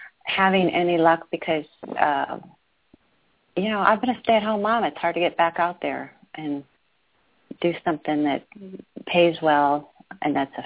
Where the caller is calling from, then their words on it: Texas, United States; from Texas.